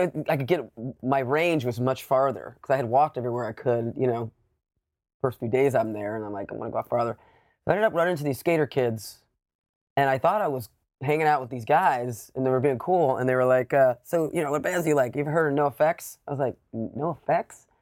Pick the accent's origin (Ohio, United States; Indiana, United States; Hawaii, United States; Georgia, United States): Georgia, United States; Savannah; You know, I grew up in Savannah, Georgia, and there wasn't a lot of, like stuff that when I was like 12 or 13, I was just, it's all mainstream stuff.